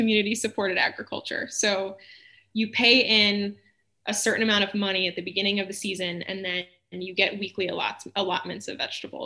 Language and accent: English; Wisconsin, United States; So I am from Southern Wisconsin. I grew up in a really small town. My dad is a veterinarian, and then both of my uncles who live in Wisconsin are also veterinarians.